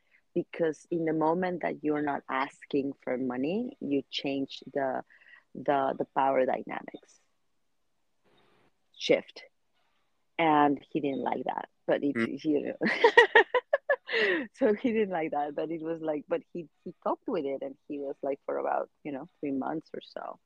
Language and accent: English; Tepoztlán, Morelos, Mexico; I started a mutual credit currency in my hometown in Tepoztlán that still exists.